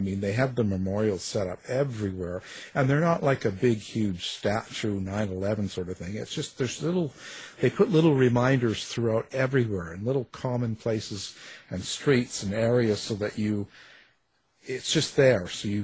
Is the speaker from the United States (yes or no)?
no; Canada; I'm Canadian.